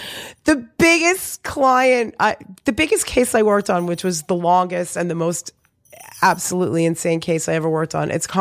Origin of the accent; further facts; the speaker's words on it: Queens, New York, United States; also born or lived in East Village / Long Island; I was born in Beth Israel. That's what